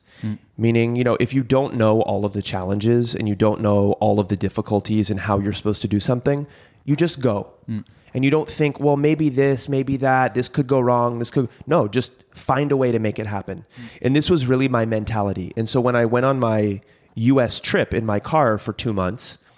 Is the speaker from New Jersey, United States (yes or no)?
no; Los Angeles, California, United States; I said, oh, I'm from Los Angeles.